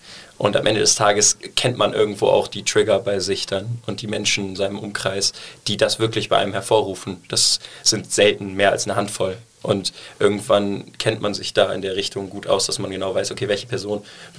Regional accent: Cologne, North Rhine-Westphalia, Germany; Ich bin in Deutz aufgewachsen.

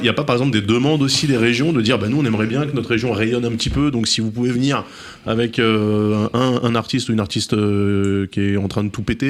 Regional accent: Maisons-Alfort, Île-de-France, France; moi je suis de Maison Alfort

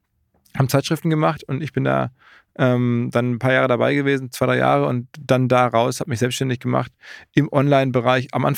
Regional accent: Essen, North Rhine-Westphalia, Germany; born there; moved away as an adult; now in Hamburg, Germany; ich bin nach Hamburg wirklich gekommen zum Studium, muss man sagen. Ich bin eigentlich gebürtig aus dem Ruhrgebiet, aus Essen.

